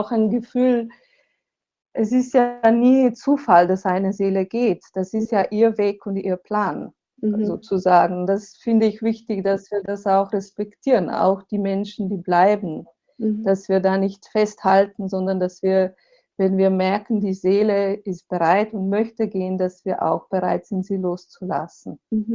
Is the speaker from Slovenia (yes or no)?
yes; Slovenia; German is a second language; also born or lived in Switzerland / Germany; Ja, ich bin ja Slowenin, bin hier aufgewachsen, habe dann eine Weile in der Schweiz und in Deutschland gelebt, aber jetzt lebe ich hier mit meiner Familie, mit meinem Mann. Wir leben hier in Slowenien.